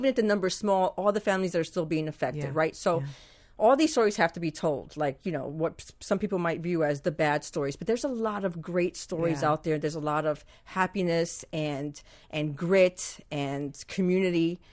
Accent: New York, United States; You know, I grew up in New York, a lot of neighborhoods in the Bronx.

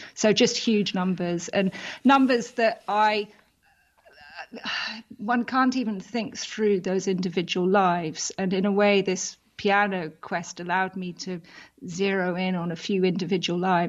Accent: England, United Kingdom; I'm English, you can hear, I'm here in Britain

